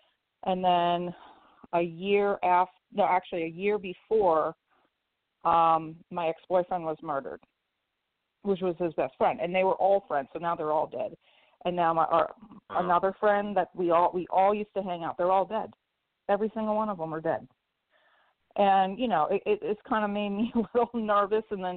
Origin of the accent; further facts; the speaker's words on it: Massachusetts, United States; I grew up on Cape Cod, Massachusetts.